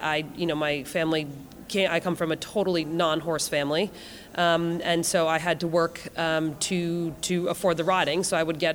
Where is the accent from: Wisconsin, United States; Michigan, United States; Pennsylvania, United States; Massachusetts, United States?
Massachusetts, United States; Manchester; Well, I started riding in, I grew up in Manchester, Massachusetts